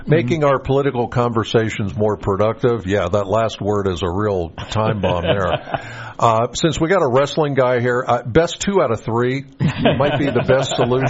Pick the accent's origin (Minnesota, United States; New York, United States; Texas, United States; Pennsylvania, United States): Pennsylvania, United States; Penns Valley; I'm from Penns Valley.